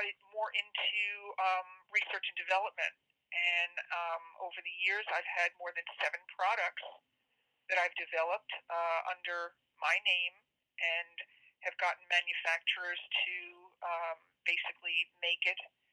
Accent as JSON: {"language": "English", "region": "New York", "country": "United States", "lives_now": "Texas, United States", "said": "I'm originally from New York, and when I went to college, my roommate was from Texas, and I came to visit her and never left."}